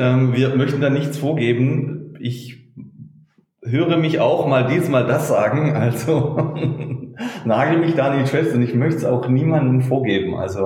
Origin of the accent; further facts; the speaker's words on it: Baden-Württemberg, Germany; Und da ich selber aus einer Region komme, hier bei uns in Süddeutschland, aus dem völlig unbekannten, dem einen oder anderen, mag ich es was sagen, Hohenlohe-Kreis, ein bisschen ländlicher Bereich